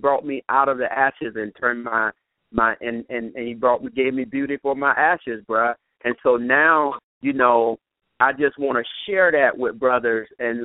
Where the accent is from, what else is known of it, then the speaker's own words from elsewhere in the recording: Philadelphia, Pennsylvania, United States; also born or lived in Augusta, Georgia; I was born in Augusta, Georgia, never lived there. I was raised in Philadelphia and went to, excelled in high school in sports and academics